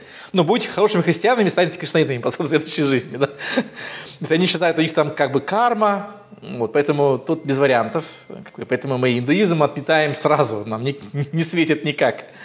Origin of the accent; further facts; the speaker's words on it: Dagestan, Russia; now in Saint Petersburg, Russia; сами родом из Дагестана, и, ну, 20 лет мы живем в Петербурге